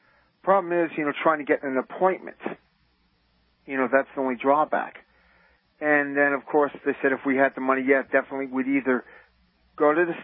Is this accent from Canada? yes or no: yes; Canada; Right, I'm a Canadian.